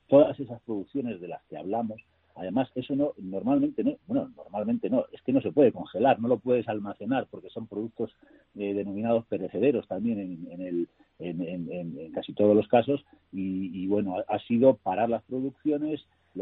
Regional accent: Castile and León, Spain; born there; now in Madrid, Spain; yo tengo dos suertes. Una, que nací en un parque natural, y otra, que vivo en otro parque natural, ¿no? Nací en el Parque Natural de la Sierra de Francia y vivo en el Parque Natural de la Sierra de Guadarrama, en Madrid.

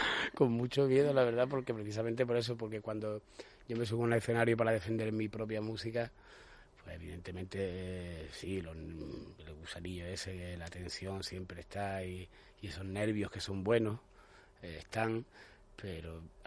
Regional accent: Estepona, Andalusia, Spain; en aquel momento en la Casa de la Cultura de Estepona, de mi pueblo, pues la edad mínima para empezar los cursos de guitarra era 8 años

